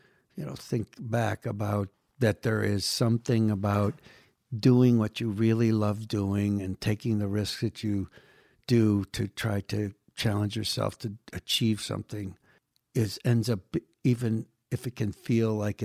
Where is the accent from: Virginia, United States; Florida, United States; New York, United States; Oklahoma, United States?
New York, United States; people in my hometown in Western New York State don't seem to realize it.